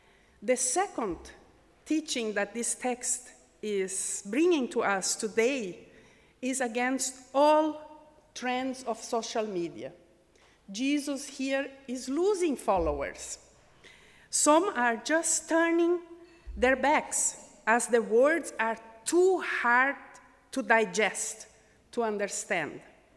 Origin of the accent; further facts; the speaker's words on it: Portugal; accent: Portuguese; English is a second language; Metaphor. Metaphor. My Portuguese accent.